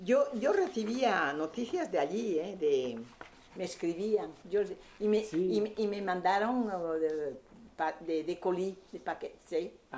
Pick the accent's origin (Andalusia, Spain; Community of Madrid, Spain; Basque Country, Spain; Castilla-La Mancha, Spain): Andalusia, Spain; Málaga; born there; Yo nací en Málaga